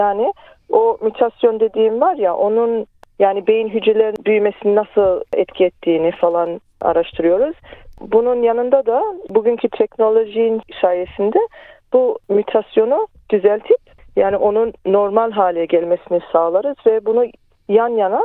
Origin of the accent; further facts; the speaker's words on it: Melbourne, Victoria, Australia; Ben 80'li yıllarda Melbourne'da doğdum ve büyüdüm. Annem ve babam 70'li yıllarda Kuzey Kıbrıs'tan buraya göç ettiler.